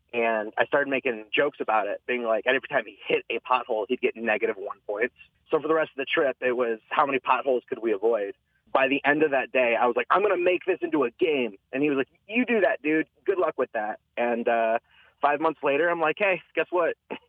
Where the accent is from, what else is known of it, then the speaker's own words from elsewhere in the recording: Fenton, Michigan, United States; And the roads got so bad because we're from Fenton.